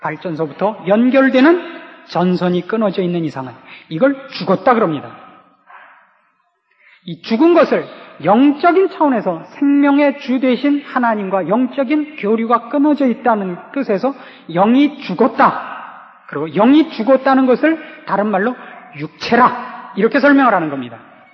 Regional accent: South Korea; 제가 뭐 한국인이, 뭐 한국민족이니 한국교회니 이렇게 얘기를 하는 것은 제가 전 세계를 다 잘 알아서 이렇게 얘기를 하는 게 아니라 아는 게 우리나라밖에 없어서 그냥 한국이라 그러는 겁니다.

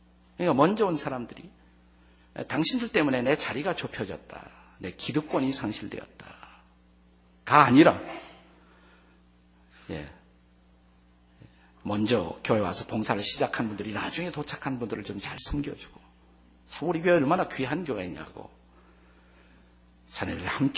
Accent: South Korea; 제가 한국에서 온 유학생이라고 그러니까 참 반갑다고 그러면서

